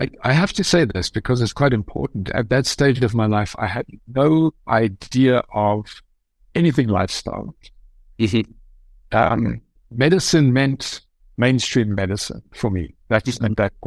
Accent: South Africa; moved away as an adult; also born or lived in Germany / London, United Kingdom; I grew up in South Africa. I studied photography there. I worked as a photographer as well. I am of German descent. I am German. After South Africa, I left, went to Germany

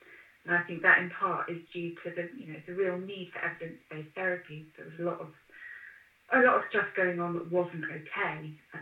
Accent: London, United Kingdom; I grew up in London and I was absolutely terrified of cows.

